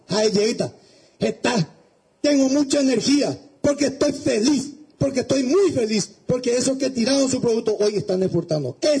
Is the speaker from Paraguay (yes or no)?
yes; Paraguay; soy un paraguayo de bien que busca el desarrollo integral de todo un pueblo